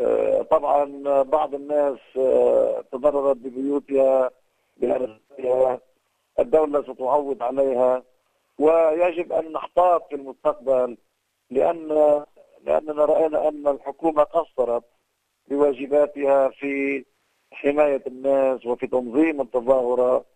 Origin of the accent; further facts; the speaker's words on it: Lebanon; نحن كان علينا أن نتصرف كلبنانيين مسؤولين بعضنا عن بعض